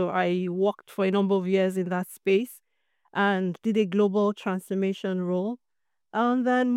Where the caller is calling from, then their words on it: South East England, United Kingdom; Well, I'm joining from Buckinghamshire in the UK.